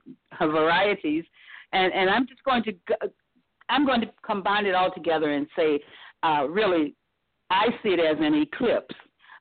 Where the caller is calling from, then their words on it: St. Petersburg, Florida, United States; from St. Petersburg, Florida.